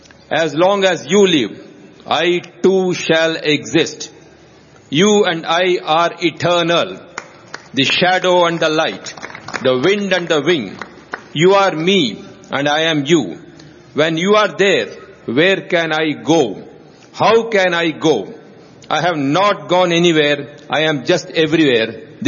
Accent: Anantapur, Andhra Pradesh, India; because I'm from Anantapur.

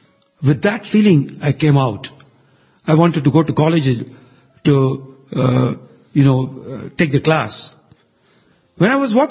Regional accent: India; I am so and so, I am an engineer, engineer is my profession. I am an Indian, is the nationality.

